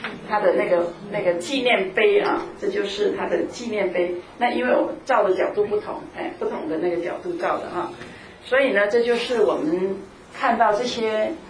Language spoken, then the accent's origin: Chinese; China; 我们中国人自己不需要宣教士，今天是我们担起这个宣教的责任了